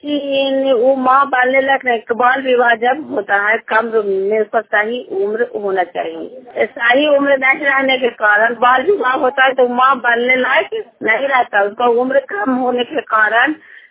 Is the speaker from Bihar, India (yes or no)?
yes; Gokulpur, Bihar, India; ग्राम गोकुलपुर, प्रखंड चंडी, जिला नालंदा की निवासी हूँ।